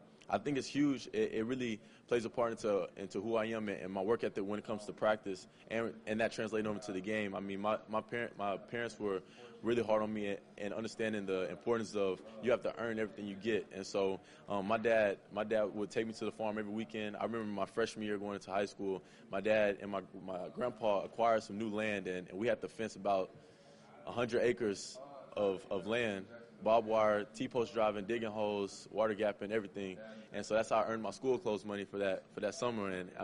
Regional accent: Brenham, Texas, United States; I'm from Bluebell, Texas for a lot of times because I tell them Brenham, Texas, they don't know where it is.

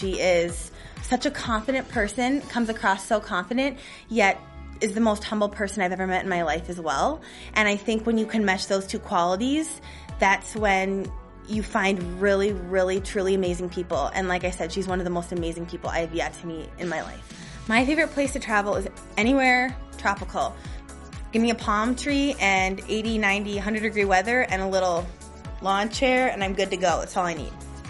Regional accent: Prior Lake, Minnesota, United States; I am from Prior Lake, Minnesota, and this is my second year as an MVC.

